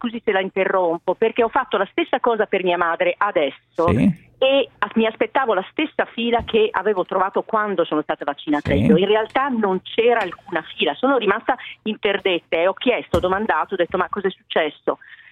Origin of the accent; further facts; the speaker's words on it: Bologna, Emilia-Romagna, Italy; Volevo dare la nostra esperienza come bolognesi